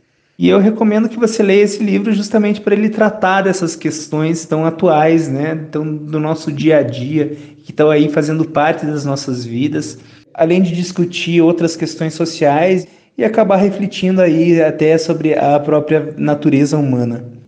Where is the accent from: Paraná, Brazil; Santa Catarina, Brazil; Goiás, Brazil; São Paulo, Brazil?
Paraná, Brazil; Curitiba; born there; now in Brasília, Brazil; nasci em Curitiba, moro em Brasília já há 7 anos